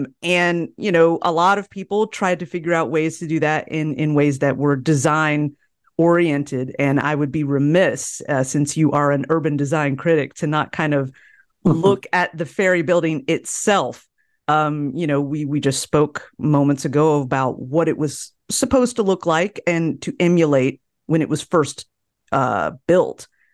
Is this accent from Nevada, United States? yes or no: no; California, United States; As I said earlier, you know, I'm not from the Bay Area